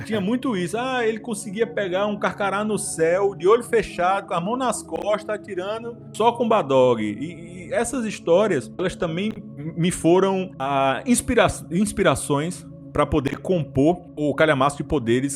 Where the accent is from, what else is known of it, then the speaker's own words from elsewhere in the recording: Northeast Region, Brazil; enquanto nordestino, enquanto a pessoa que cresceu e viveu boa parte da vida no Nordeste